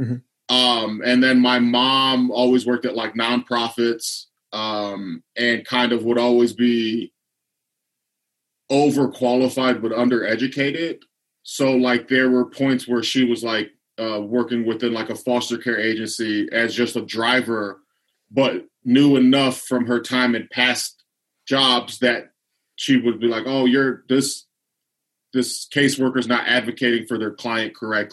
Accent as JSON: {"language": "English", "town": "Lorain", "region": "Ohio", "country": "United States", "tie": "born or raised there", "said": "Lorraine used a big steelyard, shipyard, auto industry. So like my dad used to work at the steel mill when I was a kid."}